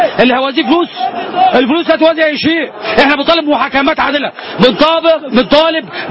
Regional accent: Egypt; ان احنا كمصريين وكشباب ثوري

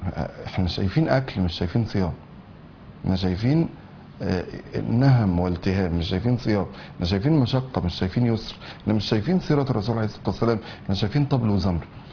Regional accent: Egypt; عندنا في مصر العادة دي، إن الخال أو العم أو كبير العيلة أو الجد أو الأب أو الأخ الكبير يجيب لنساء العائلة الموسم

